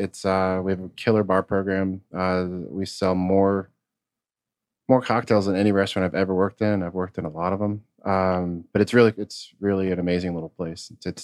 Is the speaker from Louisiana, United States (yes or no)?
no; Connecticut, United States; No, my stepfather, I grew up in Connecticut, so my stepfather would have the New York Magazine.